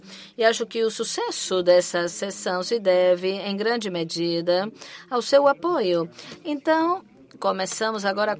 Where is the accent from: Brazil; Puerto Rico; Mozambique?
Puerto Rico; Puerto Rico, como todos sabem, somos americanos para efeitos administrativos, mas para todo o resto somos latino-americanos e caribe.